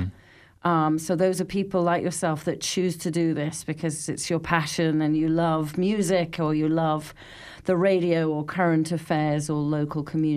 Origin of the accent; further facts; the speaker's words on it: United Kingdom; now in Fort Collins, United States; I'm not from Texas either, believe it or not. I am a true Brit and very proud of it.